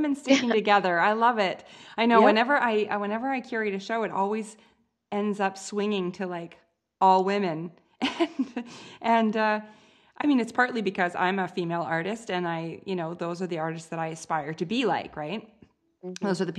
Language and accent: English; Canada; it's weird for me in that I'm Canadian, right?